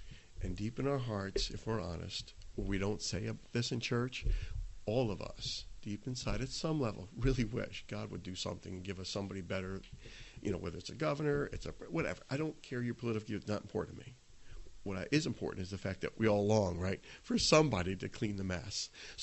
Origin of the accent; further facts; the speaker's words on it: Buffalo, New York, United States; But I'm from Buffalo. We just don't have these. We don't care. I feel like we're so far away.